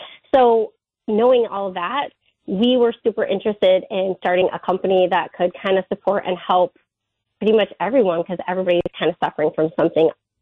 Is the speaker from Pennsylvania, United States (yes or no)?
no; Iowa, United States; I am from Iowa originally, yeah.